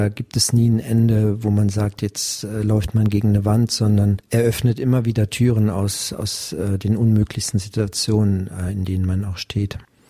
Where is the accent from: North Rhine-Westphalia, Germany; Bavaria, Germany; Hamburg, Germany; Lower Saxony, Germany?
North Rhine-Westphalia, Germany; Viersen; born there; gebürtig komme ich vom Niederrhein aus Viersen